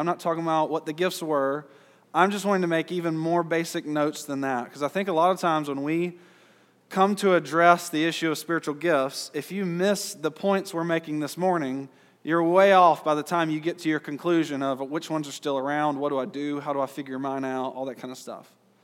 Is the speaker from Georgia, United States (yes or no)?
yes; Georgia, United States; I am from Georgia, but I'm not teaching secessionism.